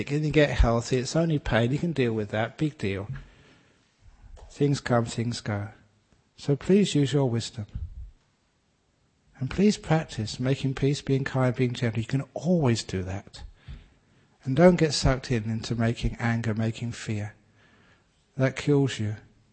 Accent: England, United Kingdom; born there; You know, I was born in England, being a gentleman.

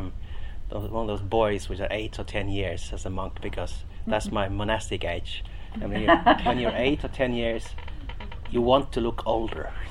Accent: Norway; and I grew up in Norway. I grew up on the countryside, and my dad bought this big property with lots of forest and part of a mountain. So I grew up in the nature

